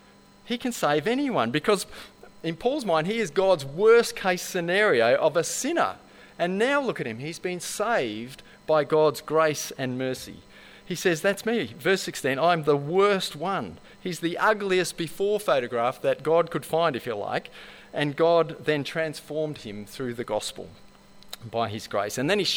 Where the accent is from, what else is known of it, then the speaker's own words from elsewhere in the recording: Adelaide, South Australia, Australia; I grew up in Adelaide. My parents were Catholic, sent me to Catholic primary school, Catholic high school.